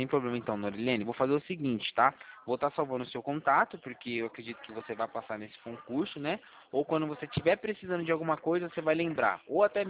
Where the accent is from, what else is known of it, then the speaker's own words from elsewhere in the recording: Atibaia, São Paulo, Brazil; Eu sou de Atibaia também.